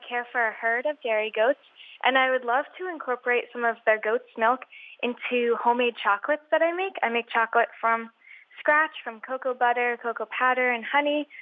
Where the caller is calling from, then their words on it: Whiting, Maine, United States; I'm calling from Whiting, Maine.